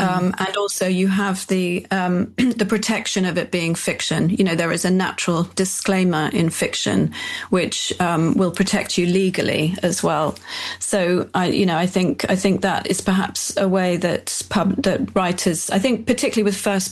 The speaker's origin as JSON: {"language": "English", "region": "London", "country": "United Kingdom", "tie": "born or raised there", "said": "I was raised in London"}